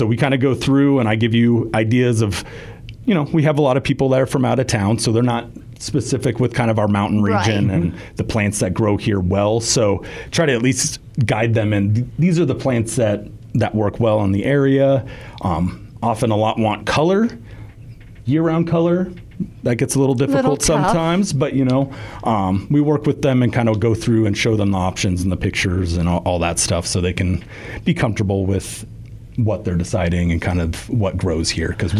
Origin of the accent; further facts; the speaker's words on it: Midwest, United States; I came from the Midwest, and I had to maintain acres of grass.